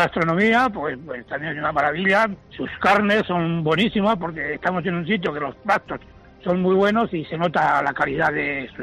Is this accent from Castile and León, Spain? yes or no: no; Atienza, Castilla-La Mancha, Spain; Pero lo que yo digo, que no se muera nadie sin venir a mi pueblo, Atienza.